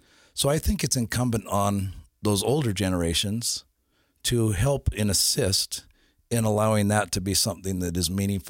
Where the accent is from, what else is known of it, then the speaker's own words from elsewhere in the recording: Holladay, Utah, United States; I grew up in Holiday. It's an expensive part of Salt Lake, but I always wanted to live in Holiday.